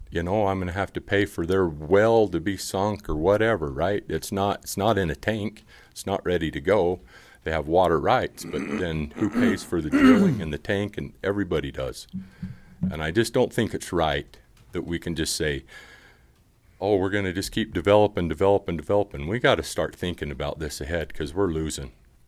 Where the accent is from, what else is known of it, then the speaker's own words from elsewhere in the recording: Cedar City, Utah, United States; I'm born and raised in Cedar City my whole life. My grandparents on both sides walked in here when Brigham Young said walk in here.